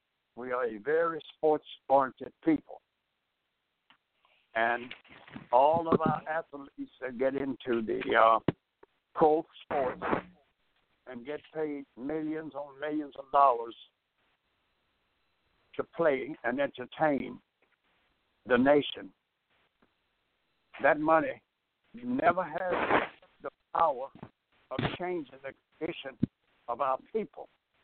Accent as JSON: {"language": "English", "town": "Warren", "region": "Arkansas", "country": "United States", "tie": "born or raised there", "also_born_or_lived": "Rising", "moved": "as an adult", "said": "I was born 91 years ago in Arkansas. I'm originally from Rising, Arkansas. And I was raised in Warren, Arkansas. When I graduated from high school in Warren, I left Arkansas, Los Angeles, where my mother was, to join her there."}